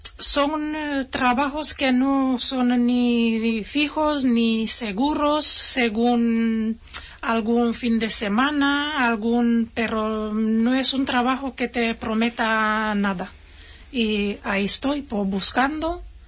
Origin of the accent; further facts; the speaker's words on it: Romania; moved away as an adult; porque yo vine sola, tengo dos hijos, o tenía, y dejé en mi país con mis padres. Tenía que venir sola, buscar trabajo, y la verdad que tuve suerte.